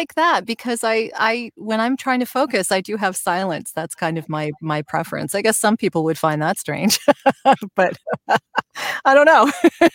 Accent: Canada; like I'm Canadian. So, so when it comes to doing political stuff in the US, I sort of have, a reason to care, but it's not my country.

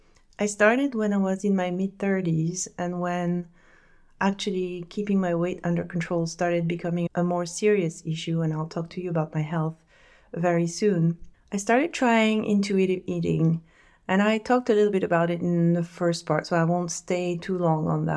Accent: France; English is a second language; My grandma was a chef, my father was a chef. I come from France, the culture around food is incredible.

